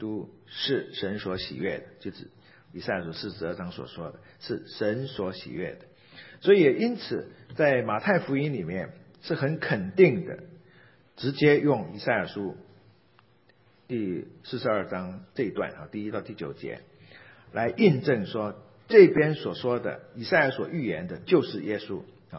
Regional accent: China; 我们中国人也总是很期望在这个社会中有一个包青天。

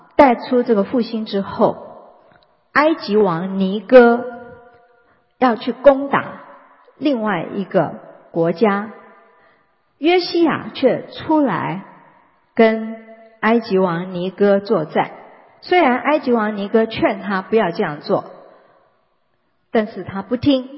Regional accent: China; 好，我们中国人也是这样的，如果丧失这个独子，这个悲哀可以说是最大的痛苦。

